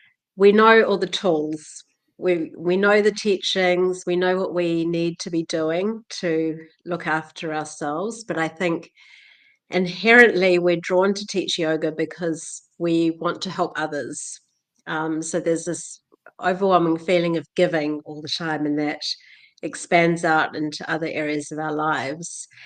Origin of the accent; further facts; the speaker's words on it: New Zealand; now in Bali, Indonesia; I'm originally from New Zealand